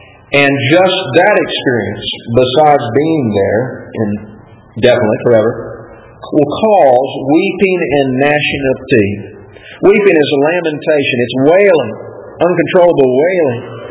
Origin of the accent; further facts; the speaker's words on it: Bowling Green, Kentucky, United States; a place not too far from where I grew up in Bowling Green, Kentucky, Mammoth Cave.